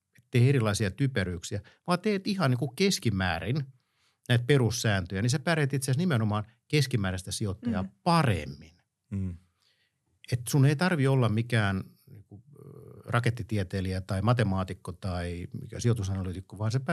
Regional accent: Luvia, Satakunta, Finland; also born or lived in Espoo / Kauniainen; now in Helsinki, Finland; Mä oon siis kotoisin Luvialta Pori ja Rauman välistä

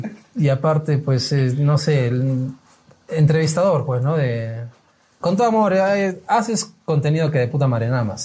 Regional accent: Arequipa, Peru; Pero es que la diferencia es que yo soy arequipeño.

